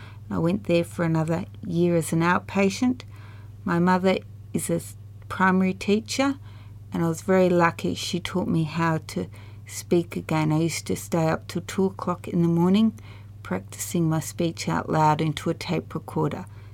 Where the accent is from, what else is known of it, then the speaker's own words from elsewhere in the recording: Buchan, Victoria, Australia; I was born and bred in Buchan.